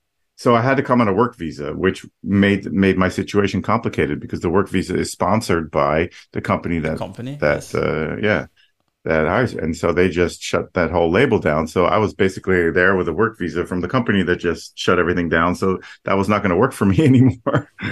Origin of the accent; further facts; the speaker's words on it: United States; also born or lived in Netherlands; I did have a green card when I was growing up, because I grew up in the States. My family moved there when I was six, and so all my family had green cards.